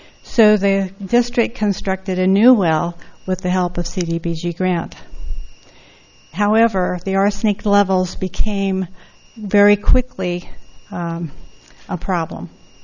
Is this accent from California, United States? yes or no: yes; San Miguel, California, United States; I'm from San Miguel, a longtime resident there.